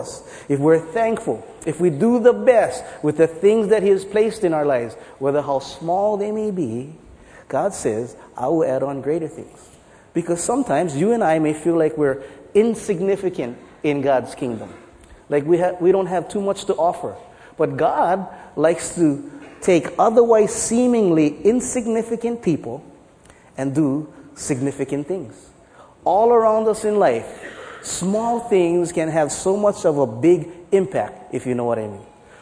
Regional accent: Honolulu, Hawaii, United States; now in Kauai, United States; I grew up in Honolulu. I'm a Honolulu boy. I grew up in Kalihi-Palama. In fact, a couple blocks down the road. I grew up, and then we moved to Kauai.

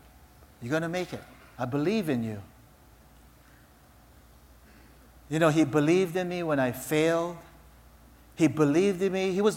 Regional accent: Honolulu, Hawaii, United States; When I was a kid growing up in Palolo Valley, I loved sports, and my dad would always help me out.

